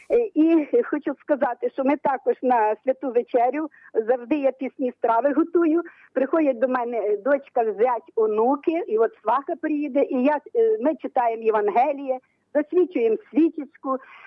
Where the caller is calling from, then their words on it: Khmelnytskyi, Khmelnytskyi Oblast, Ukraine; Я з Христа Царя міста Хмельницького.